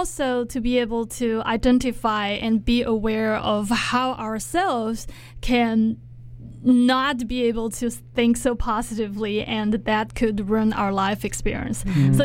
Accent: China; English is a second language; since I was born and raised and educated in China.

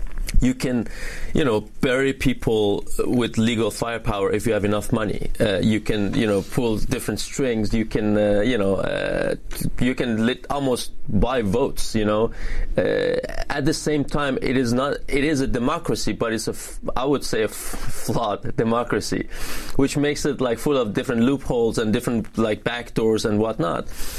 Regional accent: Iran; English is a second language; I'm born and raised in Iran, and as such, I have this sort of outside view of the American politics and justice and legal system.

